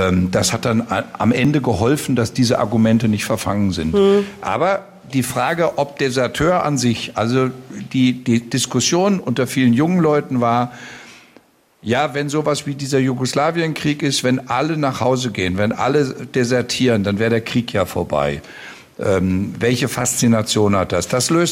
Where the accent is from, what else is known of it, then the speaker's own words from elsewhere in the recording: Marburg, Hesse, Germany; Und jetzt komme ich aus Marburg.